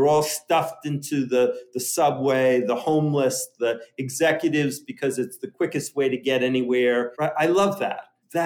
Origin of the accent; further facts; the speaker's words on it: Brooklyn, New York, United States; I grew up in Sheepshead Bay, Brooklyn.